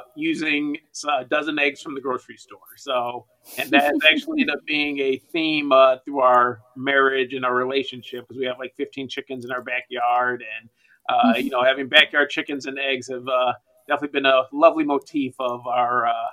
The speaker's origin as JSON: {"language": "English", "town": "Madison", "region": "Wisconsin", "country": "United States", "tie": "born or raised there", "said": "So growing up, I grew up in Madison, Wisconsin, didn't want for anything, you know, upper middle class family."}